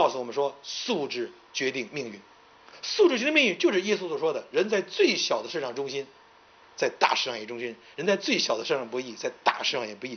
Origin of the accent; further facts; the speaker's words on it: China; 这就是我们现在中国目前的状况。所以我们可以知道，为什么我们中国人都做出这样一个判断